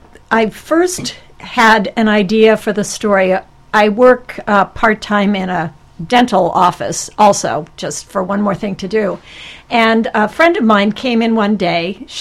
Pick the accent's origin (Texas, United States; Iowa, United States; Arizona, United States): Iowa, United States; Adel; since I grew up in a small town, I grew up in Adel, Iowa, which actually is the inspiration for Cottonwood Creek.